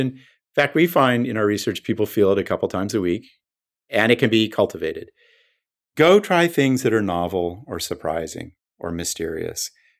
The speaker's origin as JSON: {"language": "English", "town": "Laurel Canyon", "region": "California", "country": "United States", "tie": "born or raised there", "said": "And I grew up in Laurel Canyon, which in 1968, which was in the Hollywood Hills"}